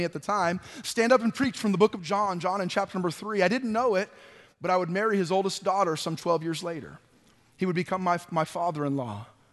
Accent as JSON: {"language": "English", "region": "California", "country": "United States", "tie": "born or raised there", "said": "I was raised in Northern California by a single mom."}